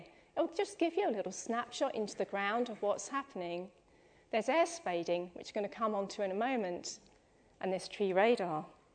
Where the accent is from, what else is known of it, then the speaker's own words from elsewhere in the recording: East of England, United Kingdom; so I don't know if you can tell, but I'm from Essex.